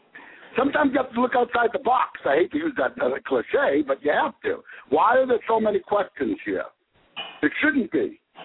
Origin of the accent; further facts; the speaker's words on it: Boston, Massachusetts, United States; The Boston FBI is one of the most corrupt FBI outfits for years, and I'm from Boston, and we were told that for years.